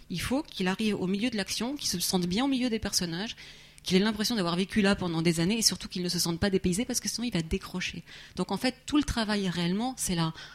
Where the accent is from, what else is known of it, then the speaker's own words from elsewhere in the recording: northern Spain, Spain; Et surtout que je suis d'origine espagnole. Moi, je viens du nord de l'Espagne et de l'endroit où était basée la 7e Gemina